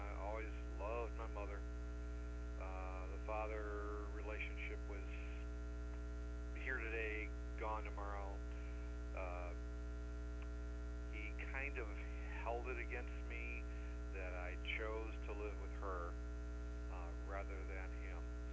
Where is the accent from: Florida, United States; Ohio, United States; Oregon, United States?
Ohio, United States; Twinsburg; So growing up in Twinsburg was a lot of fun.